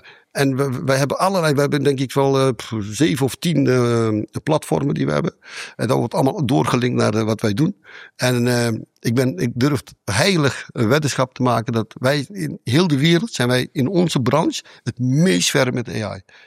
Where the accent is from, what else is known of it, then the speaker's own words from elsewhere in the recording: Suriname; Want kijk, ik kom zelf uit Suriname. Ik ben een paar jaar heb ik opgevoed in een weeshuis.